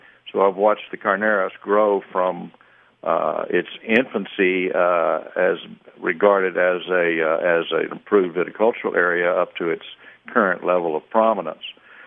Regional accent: Texas, United States; thinking I was going to be a teacher and having to go back to school because I was raised in Texas.

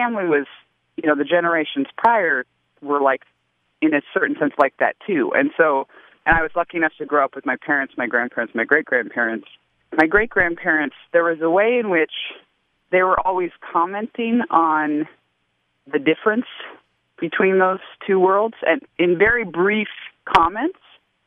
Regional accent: Alaska, United States; moved away; Yeah, so I grew up in Alaska, and really wine hasn't been coming into the state at a higher level of quality until probably the last decade. I don't live there now

